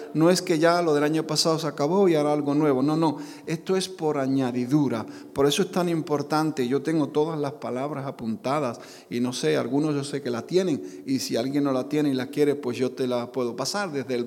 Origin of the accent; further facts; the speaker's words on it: Peru; now in Sevilla, Spain; no tener la impresión que me traje cuando vine de Perú